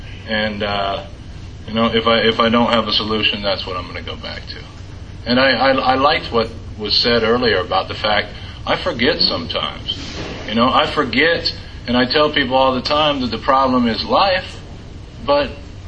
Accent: Iowa, United States; I am from Iowa. I grew up there.

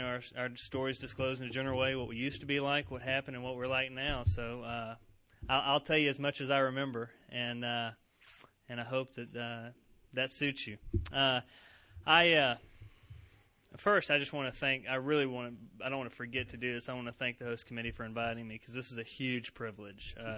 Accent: Savannah, Georgia, United States; born there; I was born in Savannah, Georgia in 1970 to an alcoholic family

